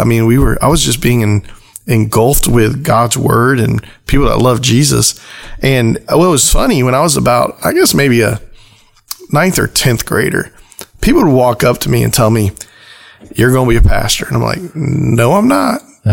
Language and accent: English; Hialeah, Florida, United States; I grew up in Hialeah, Florida, and I was in church pretty much all the time